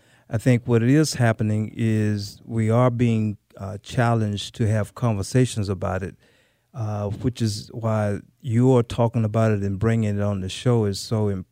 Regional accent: Cordele, Georgia, United States; First of all, I grew up in South Georgia, a place called Cordele.

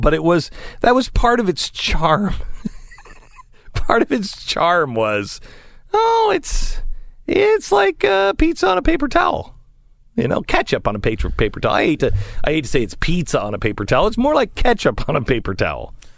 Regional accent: West Coast, United States; I grew up on the West Coast, but I grew up before the West Coast went nuts.

